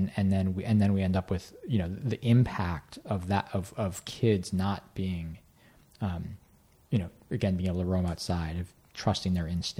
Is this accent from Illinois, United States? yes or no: yes; Chicago, Illinois, United States; I mean, I grew up in Chicago with that same freedom, right?